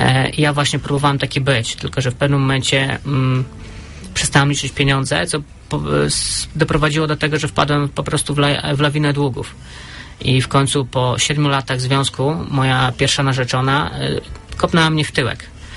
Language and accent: Polish; Lublin Voivodeship, Poland; now in Opole, Poland; Przyjechałem tu na chwilkę, bo pochodzę z Lubelszczyzny.